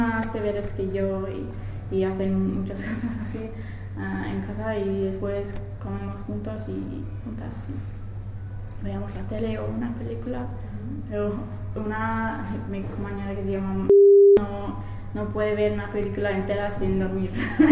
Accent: England, United Kingdom; Spanish is a second language; También mis amigas de mi pueblo en Inglaterra quieren venir, claro, porque tienen alojamiento gratis

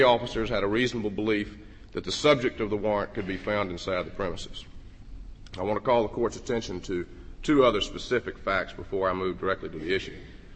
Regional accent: Atlanta, Georgia, United States; I'm from Atlanta, Georgia

